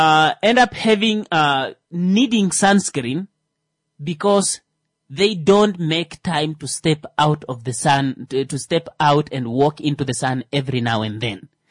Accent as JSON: {"language": "English", "region": "Kavango", "country": "Namibia", "said": "Well, I'm from Kavango and she's from Hangwena."}